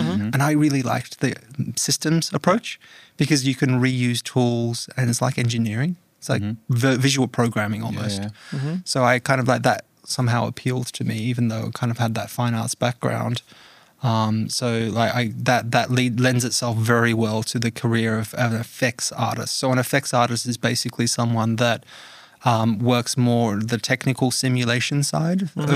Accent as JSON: {"language": "English", "country": "Australia", "tie": "born or raised there", "also_born_or_lived": "Poland", "accent": "Australian", "said": "So I was born in Poland, but I actually grew up in Australia."}